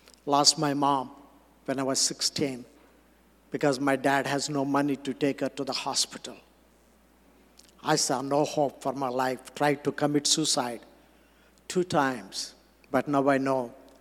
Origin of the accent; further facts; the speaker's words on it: India; My wife put timer for me because I'm an Indian. Because we say in India, You have the watch, we have the time.